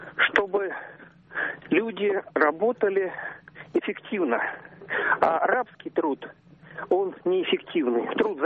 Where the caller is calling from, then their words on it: Dolgoprudny, Moscow Oblast, Russia; Из Долгопрудного, Московской области.